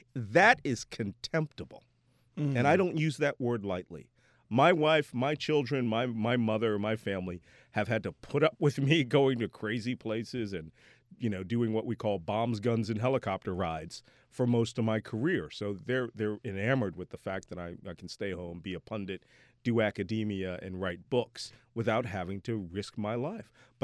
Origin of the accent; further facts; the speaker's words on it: Philadelphia, Pennsylvania, United States; now in Hudson, United States; even though I live in Hudson, I am a Philadelphian by nature.